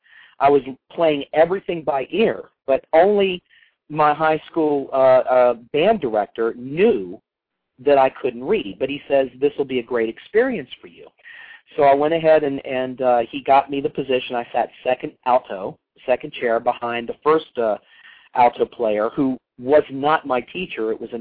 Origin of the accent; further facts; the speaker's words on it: Roanoke, Virginia, United States; I grew up right outside of Roanoke, Virginia.